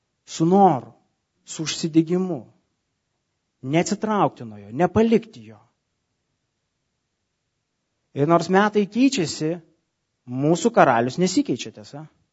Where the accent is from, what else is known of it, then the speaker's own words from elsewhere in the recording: Kaunas, Kaunas County, Lithuania; Žinot, mes kauniečiai esam užaugę prie dviejų upių. Nemonas ir Neris. Taip? Didžiausios Lietuvos upės.